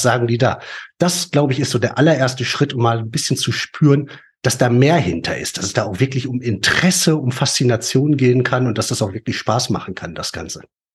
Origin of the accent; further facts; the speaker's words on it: North Rhine-Westphalia, Germany; wir kommen ja beide aus dem Pott.